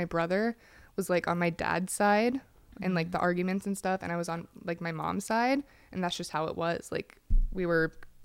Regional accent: Pennsylvania, United States; Yes, I grew up in Pennsylvania. And I grew up in a little trailer with my family there.

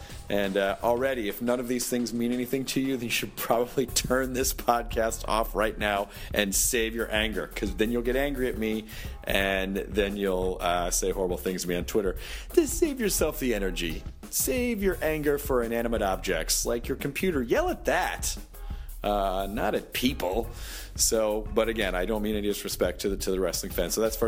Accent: Memphis, Tennessee, United States; not since I was a kid when I grew up in Memphis.

